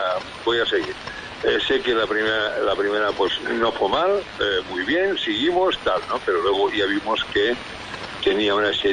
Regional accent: Spain; somos los españoles

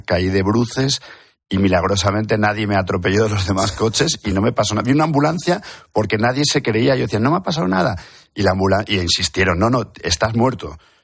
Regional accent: Madrid, Community of Madrid, Spain; Yo, pues soy de Madrid.

